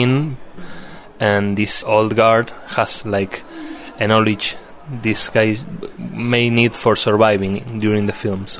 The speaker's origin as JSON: {"language": "English", "region": "Mendoza", "country": "Argentina", "said": "So yeah, I am from Mendoza. I am from that place."}